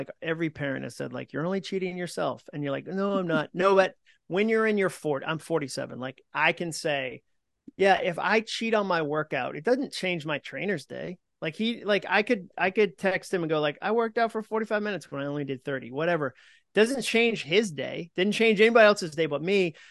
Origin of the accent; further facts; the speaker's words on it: Massachusetts, United States; I don't know if it's because I grew up in Mass and like where the winters are hard, dude